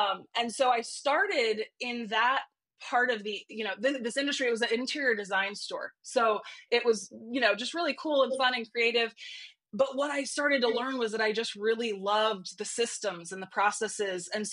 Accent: Illinois, United States; moved away as an adult; now in Tennessee, United States; I live right now north of Nashville. I'm originally from Illinois. We moved here about 10 years ago. It's a lot warmer.

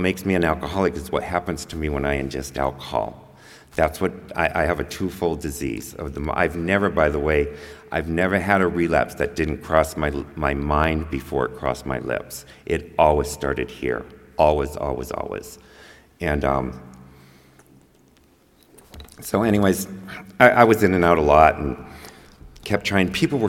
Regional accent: East Coast, United States; also born or lived in Seattle / Santa Barbara; And I grew up on the East Coast. I ended up graduating. I don't even know how that happened. I graduated high school and moved up to Seattle and ended up down in Santa Barbara

